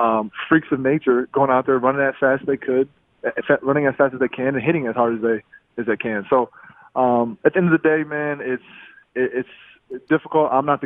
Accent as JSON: {"language": "English", "region": "Ohio", "country": "United States", "lives_now": "Buffalo, United States", "said": "you know, I'm from Ohio. I went to Iowa, played in Green Bay, and I'm in Buffalo."}